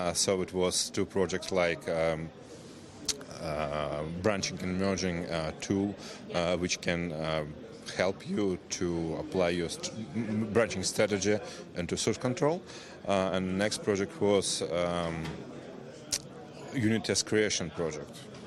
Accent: Russia; I came from Russia. I'm living in Moscow.

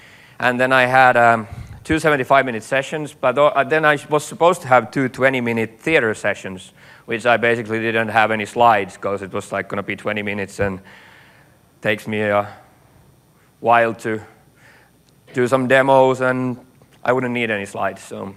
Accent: Finland; I'm from Finland.

